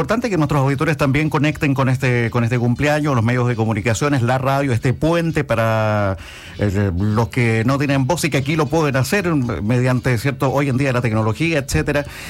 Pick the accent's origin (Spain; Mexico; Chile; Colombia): Chile; de qué tan arraigados somos los chilenos, ¿no?